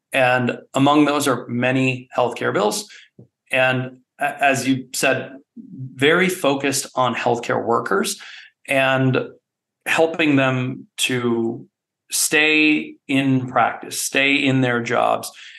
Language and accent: English; Chicago, Illinois, United States; I am from Chicago originally. I went to med school there, graduated in 2001, moved around the country.